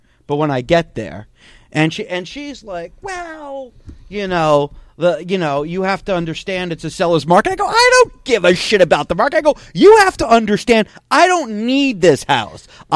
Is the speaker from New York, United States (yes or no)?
no; New Jersey, United States; You and I wouldn't know because we grew up in New Jersey, and they're not even legal in New Jersey.